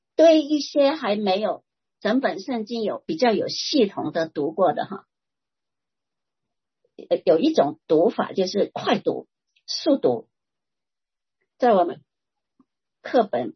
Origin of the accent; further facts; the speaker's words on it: Shantou, Guangdong, China; 我是汕头人嘛，汕头人很多是有亲戚啊，有亲戚朋友在泰国，跟泰国的关系很密切的